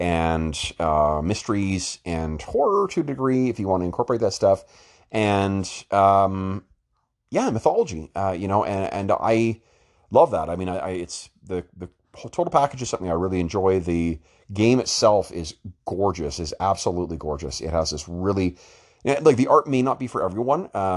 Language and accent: English; Winnipeg, Manitoba, Canada; Norse myths come made flesh in central Canada, in Winnipeg, my hometown.